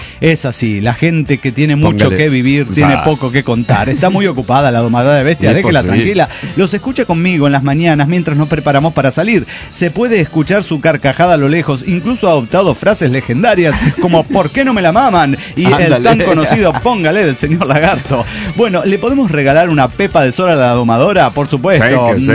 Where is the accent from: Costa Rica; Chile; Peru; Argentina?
Argentina; Salta; de Salta, Argentina.